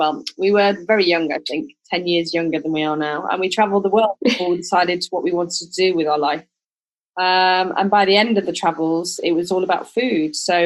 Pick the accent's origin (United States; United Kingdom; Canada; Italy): United Kingdom; the north of England; also born or lived in Leeds / London; now in Ibiza, Spain; And that's kind of the north of England.